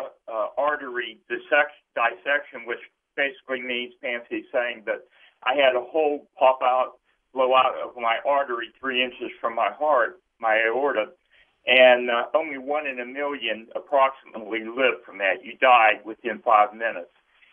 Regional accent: Pittsburgh, Pennsylvania, United States; because I'm 70, but I grew up in Pittsburgh, and sports was my whole history back there

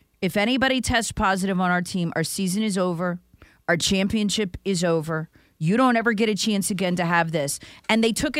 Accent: United States; Because I'm an American.

